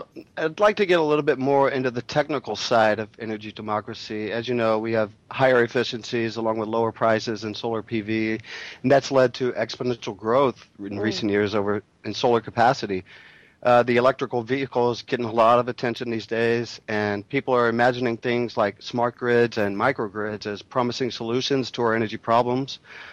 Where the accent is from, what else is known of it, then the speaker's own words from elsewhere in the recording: United States; because as an American, I realize there are certain words and phrases